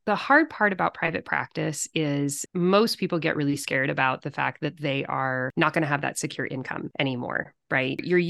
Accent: California, United States; also born or lived in Chicago, United States; now in Seattle, United States; And I grew up in California. And then I went out to Chicago for all my training and medical school and residency. And then I came back to the Pacific Northwest and I love it.

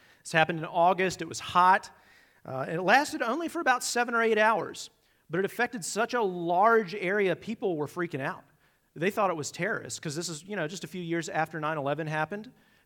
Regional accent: Roanoke, Virginia, United States; I'm from Virginia. I'm from Roanoke, so I don't care about that beef that's there.

